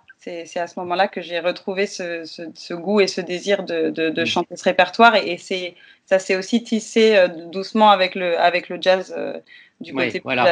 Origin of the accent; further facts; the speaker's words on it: Île-de-France, France; J'ai grandi dans le Val d'Oise